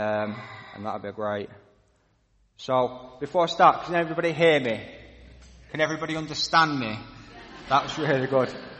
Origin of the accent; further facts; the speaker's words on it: Blackpool, North West England, United Kingdom; Myself, I come from, I grew up in Blackpool and it's in Manchester.